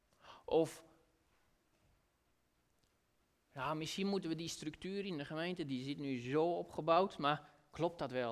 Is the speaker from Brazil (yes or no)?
no; Belgium; now in Netherlands; Vooral hier in Nederland. Mag ik zeggen, nee, als Belg. Ja, als buitenstaander kan ik daar objectief tegenaan kijken.